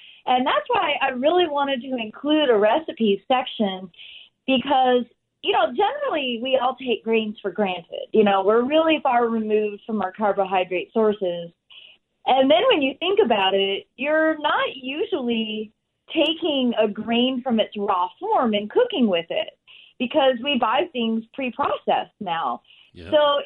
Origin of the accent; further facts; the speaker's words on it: Michigan, United States; I grew up in the Midwest. I'm from Michigan.